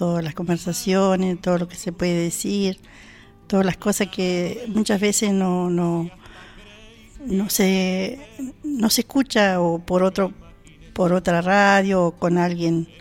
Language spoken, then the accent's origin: Spanish; El Bolsón, Río Negro, Argentina; also born or lived in El Maitén; Bueno, yo nací en Maitén. Y bueno, de muy chiquitas, mi mamá nos trajo acá a Bolsón. Uh-huh. Y los criamos acá en Bolsón.